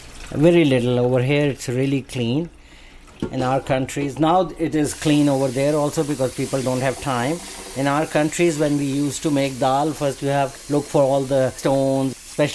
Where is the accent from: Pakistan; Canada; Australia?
Pakistan; English is a second language; now in United States; I grew up in Pakistan, and over there, once a girl is older, iski shaadi kar do.